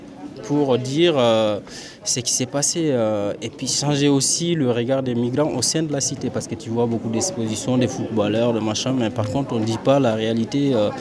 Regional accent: Mali; now in France; Je viens du Mali.

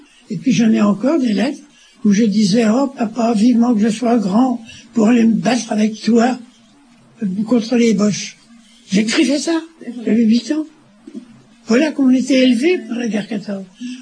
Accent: Amiens, Hauts-de-France, France; born there; Je suis né à Amiens, le 10 décembre 1910.

